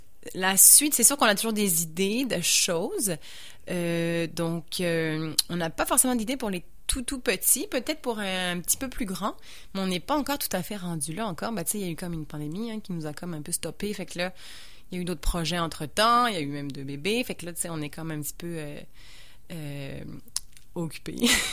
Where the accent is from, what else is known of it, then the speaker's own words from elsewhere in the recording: France; ben moi je suis française, fait que là, tu sais, j'avais quand même cette envie d'aller un petit peu découvrir le public en France